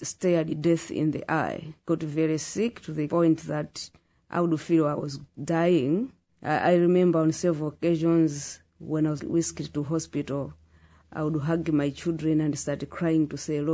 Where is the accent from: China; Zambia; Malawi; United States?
Malawi; I come from Malawi, which is in this Sub-Saharan regions in southern Africa.